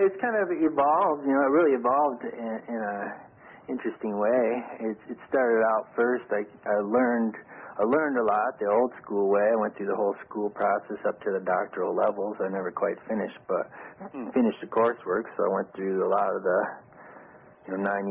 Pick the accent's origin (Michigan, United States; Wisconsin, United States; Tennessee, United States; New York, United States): Michigan, United States; Yeah, hey, I'm familiar with Detroit. I'm actually from Michigan myself.